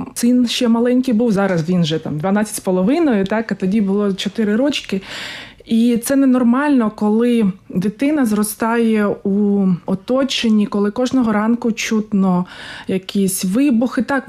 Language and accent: Ukrainian; Mariupol, Donetsk Oblast, Ukraine; І так, як ми з Маріуполя, а на час, коли взагалі пройшла перша анексія Криму і пішли ці події у Маріуполі, у Донецьку, ми жили у Донецьку